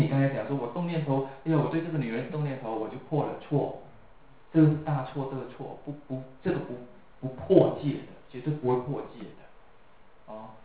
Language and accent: Chinese; China; 跟我们中国，现在我们中国人就是一夫一妻制，对不对？